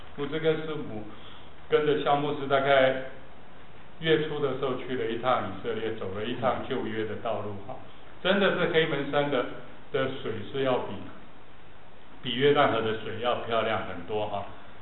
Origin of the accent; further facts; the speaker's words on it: Taiwan; 但是我在台湾长大的，台湾很多偶像，对不对？